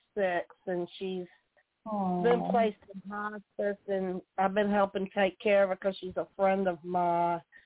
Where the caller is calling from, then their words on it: Virginia, United States; from Virginia.